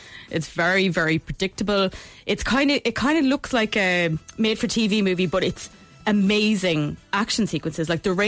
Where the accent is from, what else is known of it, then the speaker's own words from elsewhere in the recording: Galway, Connacht, Ireland; also born or lived in Dublin; No, I'm from Dublin originally, and grew up in Galway. So I'm probably from Galway.